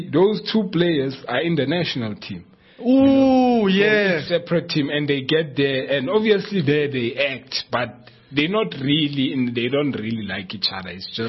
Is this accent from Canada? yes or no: no; South Africa; I'm a South African, you know.